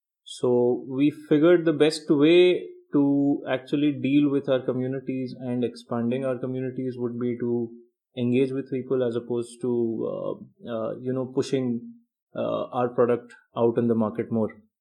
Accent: India; As an Indian, it's almost your duty to love that sport, to know about it since the time you're born.

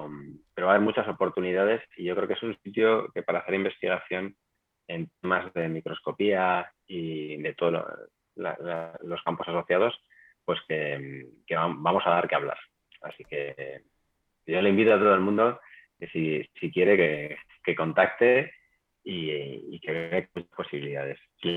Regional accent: Madrid, Community of Madrid, Spain; Yo soy de Madrid, en Madrid las temperaturas bajan de 0 grados, etcétera.

